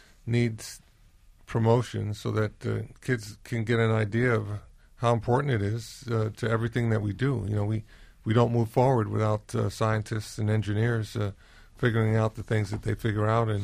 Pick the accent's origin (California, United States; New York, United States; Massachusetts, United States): New York, United States; New York City; It reminded me a lot of growing up in Harlem.